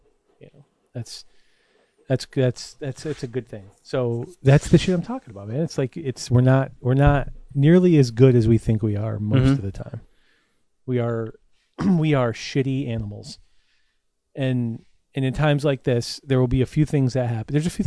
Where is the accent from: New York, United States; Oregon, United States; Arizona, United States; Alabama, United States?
New York, United States; Yes, like, yes, I'm from New York.